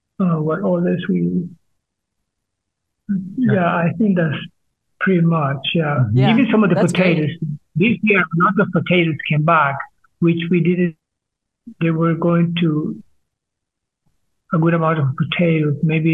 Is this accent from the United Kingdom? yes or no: no; Colombia; English is a second language; I am from Colombia, so of course I need my tropical